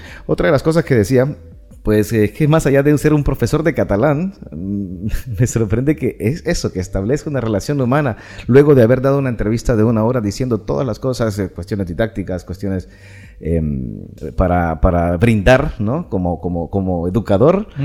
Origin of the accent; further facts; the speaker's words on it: Honduras; Yo soy de Honduras.